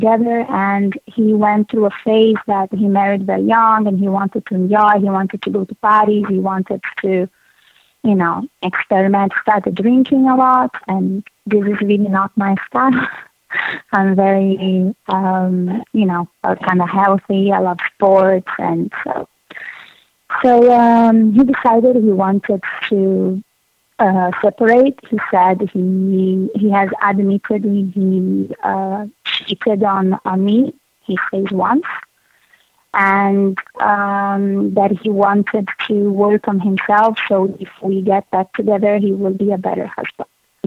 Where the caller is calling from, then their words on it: Brazil; First of all, I'm calling from Brazil, so we have fans all over here as well.